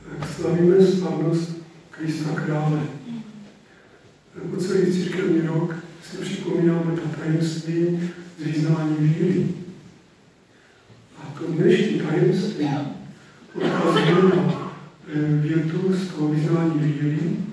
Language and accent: Czech; Moravia, Czechia; Asi to bylo vás překvapení, já jsem z Moravy.